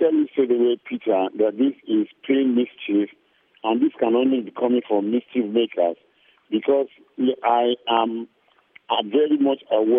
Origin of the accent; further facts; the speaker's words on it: Ogun, Nigeria; I am from Ogun State.